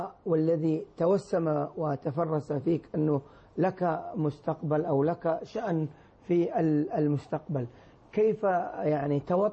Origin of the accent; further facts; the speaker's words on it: Taif, Makkah Province, Saudi Arabia; وأنا من الطائف